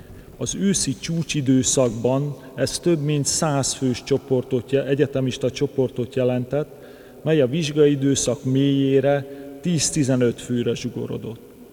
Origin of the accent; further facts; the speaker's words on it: Budapest, Hungary; born there; katolikus családban születtem Budapesten.